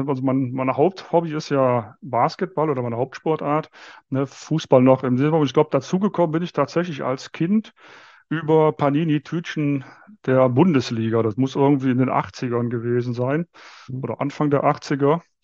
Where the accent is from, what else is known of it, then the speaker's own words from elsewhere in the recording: Viersen, North Rhine-Westphalia, Germany; now in Munich, Germany; Ich komme natürlich aus dem Rheinland. In der Nähe von Düsseldorf geboren, in Viersen, weiß nicht, wer das kennt, knapp neben Gladbach.